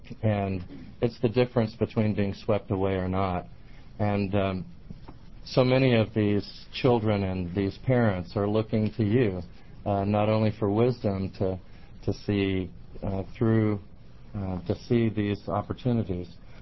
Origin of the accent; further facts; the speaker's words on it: Eugene, Oregon, United States; I'm from Eugene